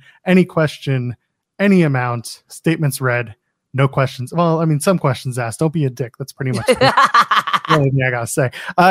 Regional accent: Canada; I'm a Canadian, but I'm not that Canadian.

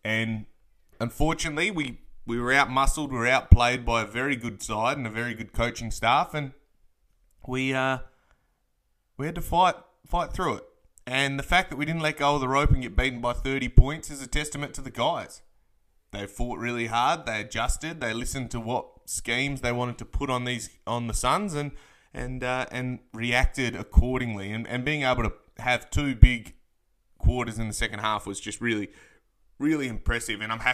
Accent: Perth, Western Australia, Australia; I am from Perth, Western Australia, a Pels fan.

